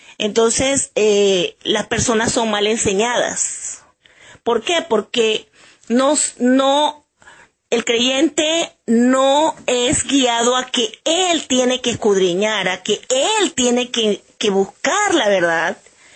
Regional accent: Panama City, Panamá, Panama; Soy de Ciudad de Panamá.

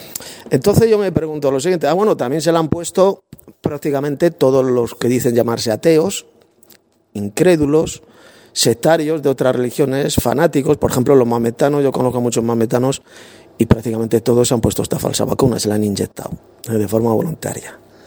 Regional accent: Madrid, Community of Madrid, Spain; soy de Madrid, aquí de España.

